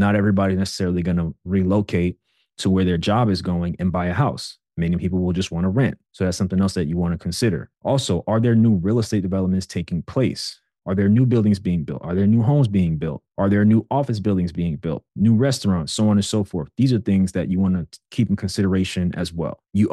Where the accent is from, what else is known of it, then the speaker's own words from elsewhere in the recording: Brooklyn, New York, United States; I'm from Brooklyn originally, and it felt like overnight there were bike lanes all over the city.